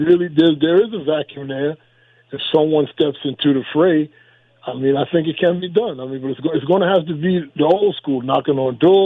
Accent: Queens, New York, United States; I mean, you know, I grew up in Queens

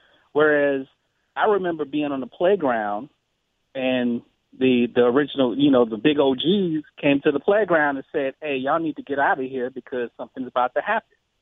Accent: Chicago, Illinois, United States; this is just from my experience growing up in Chicago.

